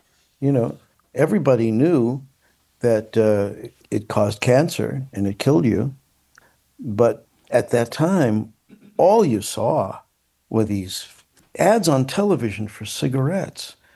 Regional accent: Brooklyn, New York, United States; and I'm a New Yorker. I grew up in Brooklyn, and we had candy stores.

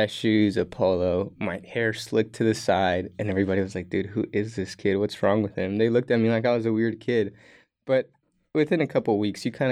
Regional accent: United States; born there; So my family moved to the States a year before I was born. I'm very blessed. And in a way, I wish I was born in Mexico, but I see the struggles that they went through. And I'm very fortunate to be born in the United States.

